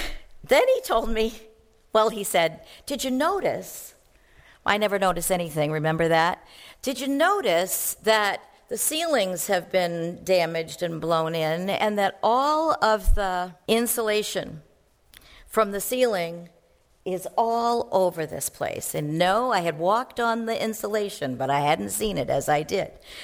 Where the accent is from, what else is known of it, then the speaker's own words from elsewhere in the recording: Maine, United States; It was August. I'm from Maine. I can't wait for it to snow.